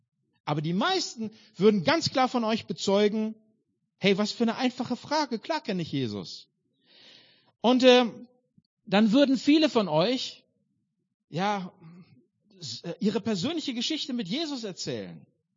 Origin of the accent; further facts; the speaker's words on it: North Rhine-Westphalia, Germany; es gab nur eine Gemeinde damals im Ruhrpott, wo ich groß geworden bin